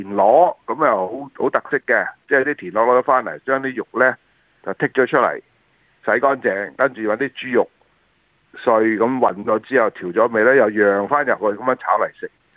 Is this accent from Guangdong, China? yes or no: no; Shanghai, China; 好似我哋上海人嘅腌竹鮮啊。